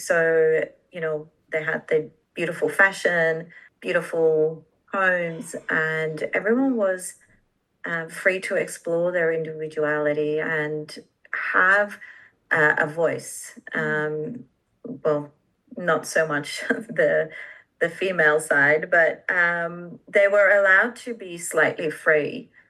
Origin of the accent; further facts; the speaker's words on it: Iran; now in Australia; I'm a refugee from Iran, and we had to escape Iran due to persecution because we are Baha'is, which happened in 1989 is when we settled in Australia.